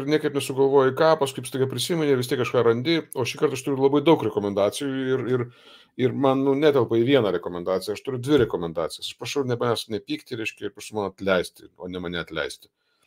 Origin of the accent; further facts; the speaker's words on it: Druskininkai, Alytus County, Lithuania; aš esu iš Druskininkų. Mano kilmės vieta yra Druskininkai